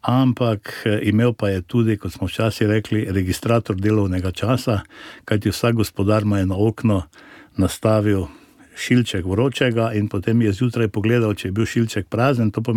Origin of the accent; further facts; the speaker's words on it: Slovenske gorice, Slovenia; prihajam iz Slovenskih Goric